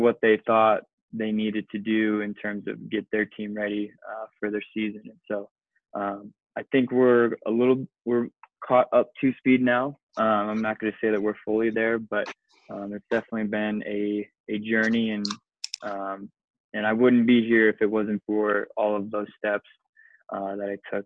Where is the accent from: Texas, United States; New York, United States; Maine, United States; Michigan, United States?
Michigan, United States; Yeah, so I'm from Michigan originally, and that's how we kind of connected at Eastern Michigan. So grew up in Michigan